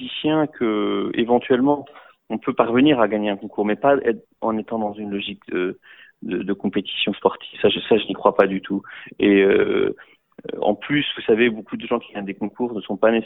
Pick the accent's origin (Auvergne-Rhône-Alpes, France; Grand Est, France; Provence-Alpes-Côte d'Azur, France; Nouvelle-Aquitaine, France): Grand Est, France; Strasbourg; born there; Et puis je suis revenu plus tard avec l'Orchestre Philharmonique de Strasbourg, qui est ma ville natale, pour donner un concert de Saint-Saëns.